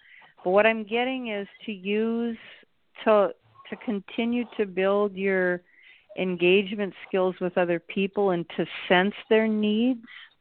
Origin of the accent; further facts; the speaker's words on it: Milwaukee, Wisconsin, United States; now in Maui, United States; I grew up in Milwaukee. I've been here for 22 years. I'm really used to this now.